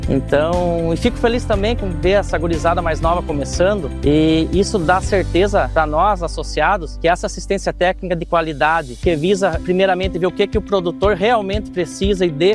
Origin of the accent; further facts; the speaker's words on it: Estrela Velha, Rio Grande do Sul, Brazil; sou de Estrela Velha e venho de uma terceira geração de associados da cooperativa. Sou associado há 20 anos